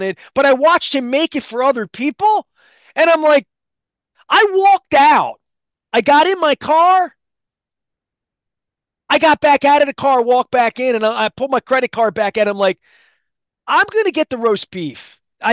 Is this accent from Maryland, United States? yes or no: yes; Baltimore, Maryland, United States; So he starts talking to me, and I said, I'm from Baltimore.